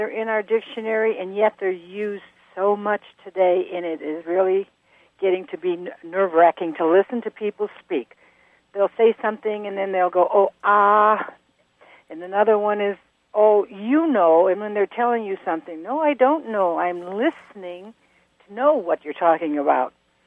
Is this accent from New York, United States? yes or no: no; Park Falls, Wisconsin, United States; we're from Park Falls, Wisconsin.